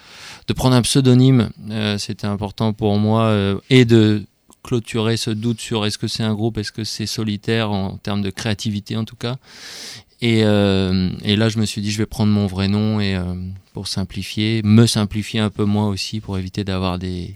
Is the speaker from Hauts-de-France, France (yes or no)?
yes; Lens, Hauts-de-France, France; moved away; j'avais quitté Lens, là où je suis né, où j'ai passé les 20 premières années de ma vie. Je m'étais retrouvé à Rennes